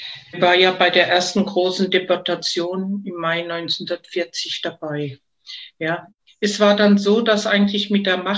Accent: Heidelberg, Baden-Württemberg, Germany; ich bin 1950 geboren und zwar in Heidelberg und bin da auch aufgewachsen in der Pfaffengasse.

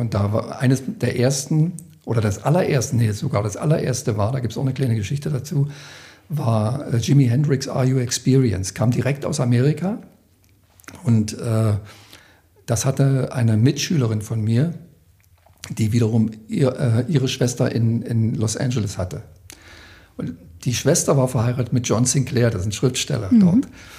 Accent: East Germany, Germany; ich stamme ja auch aus dem Osten

